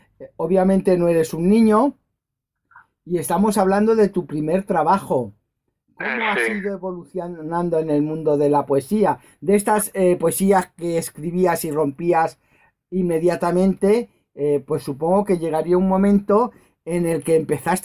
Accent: Aranjuez, Community of Madrid, Spain; soy de un sitio que indiscutiblemente nos arrastra la poesía. Yo soy de Aranjuez.

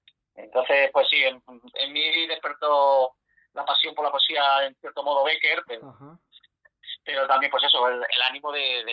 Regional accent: Madrid, Community of Madrid, Spain; aunque sí que es verdad que me siento madrileño, porque yo nací en Madrid, he vivido toda mi vida en Madrid.

